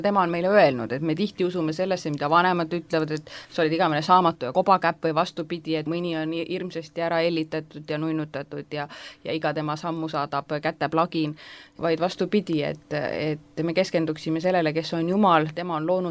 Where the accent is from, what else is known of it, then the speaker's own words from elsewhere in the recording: Haapsalu, Lääne County, Estonia; ma kasvasin üles Haapsalus ja Lääne-Eestis, kus oli nagu usklike väga palju